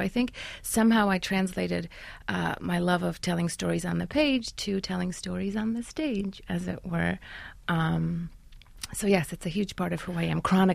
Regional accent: Kielce, Świętokrzyskie Voivodeship, Poland; Even the Polish girls in Kielce, my hometown, are different from the Polish girls in the neighborhood that I grew up in, that my grandmother's from, that my parents are from.

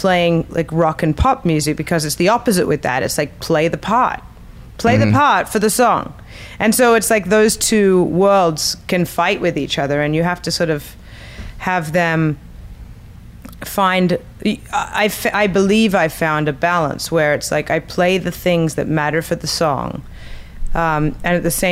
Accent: Australia; Maybe it's because I'm Australian.

